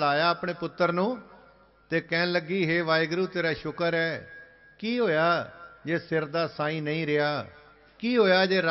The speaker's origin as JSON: {"language": "Punjabi", "region": "Punjab", "country": "India", "said": "ਅਸੀਂ ਪੰਜਾਬ ਦੇ ਰਹਿਣ ਵਾਲੇ ਹੋਈਏ"}